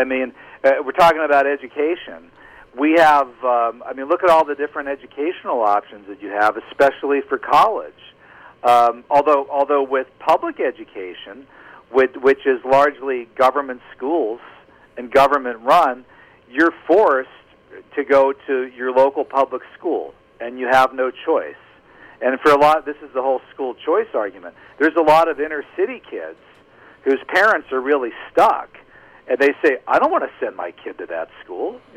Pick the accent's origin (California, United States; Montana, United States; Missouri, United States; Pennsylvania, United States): Pennsylvania, United States; Indiana, your home state, Pennsylvania, my home state